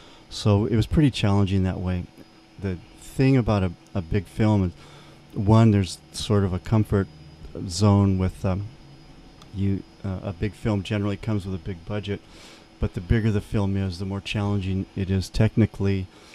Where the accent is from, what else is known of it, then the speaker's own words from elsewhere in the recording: Santa Cruz, California, United States; born there; was born in Santa Cruz and actually not too far from where we are.